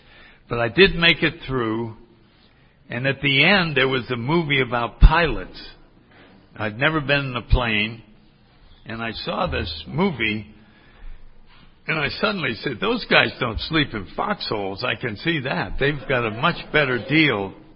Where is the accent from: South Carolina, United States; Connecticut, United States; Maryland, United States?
Connecticut, United States; I grew up in Connecticut, and I saw pictures of palm trees.